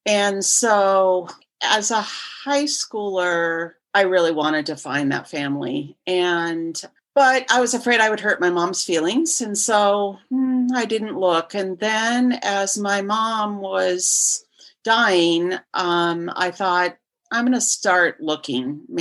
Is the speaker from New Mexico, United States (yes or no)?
yes; Roswell, New Mexico, United States; born there; I was born in Roswell, New Mexico.